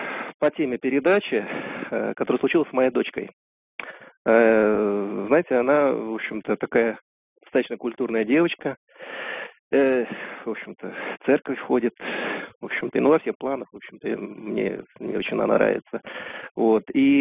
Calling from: Moscow, Russia; я из Москвы.

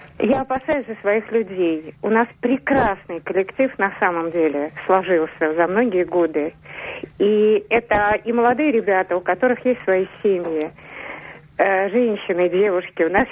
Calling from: Vologda, Vologda Oblast, Russia; Город Вологда. Я предприниматель.

